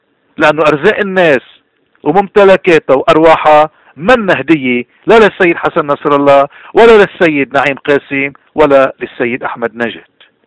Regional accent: Lebanon; مدام نحن مش قادرين كلبنانية ودولة نعمل كنترول عليه

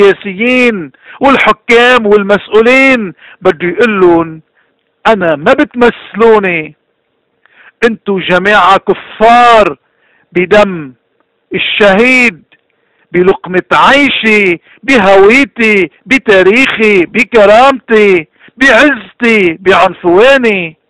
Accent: Lebanon; منشوف نحن كلبنانيين انه موجود عنا اكتر من اي محل تاني.

